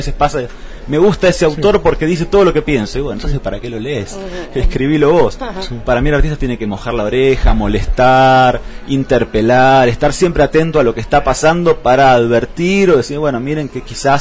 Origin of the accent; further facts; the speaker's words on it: Buenos Aires, Argentina; born there; Yo nací en Buenos Aires, pero me siento patagónico.